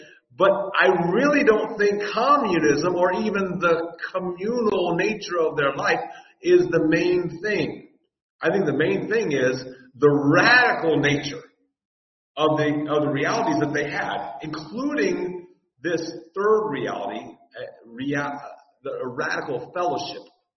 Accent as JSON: {"language": "English", "country": "United States", "said": "because after all, I'm an American and my instincts were trained by the society around me"}